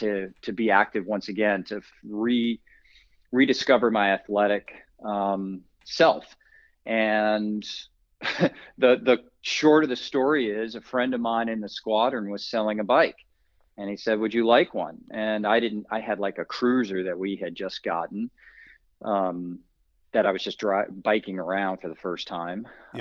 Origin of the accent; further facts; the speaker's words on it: Connecticut, United States; You know, I grew up in New England. I was a Northwest Connecticut kid, so a lot of snow, shoveling off ponds to play hockey.